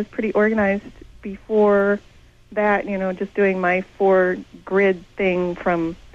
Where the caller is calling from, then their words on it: Santa Cruz, California, United States; Santa Cruz.